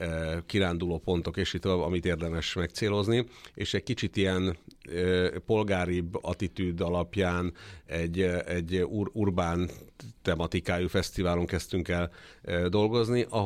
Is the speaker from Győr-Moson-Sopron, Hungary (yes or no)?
yes; Sopron, Győr-Moson-Sopron, Hungary; born there; now in Budapest, Hungary; 3 otthonom van, Sopronban születtem, Pesten élek, és a Balatonon van egy kis házunk